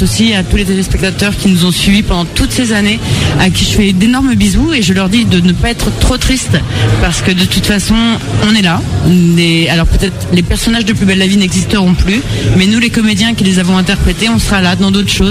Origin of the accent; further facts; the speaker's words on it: Paris, Île-de-France, France; Après, moi je suis parisienne